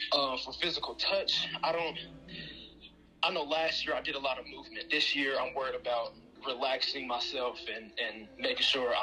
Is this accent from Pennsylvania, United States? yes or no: no; Dayton, Ohio, United States; I'm from Dayton, Ohio. But I definitely attend Central State University.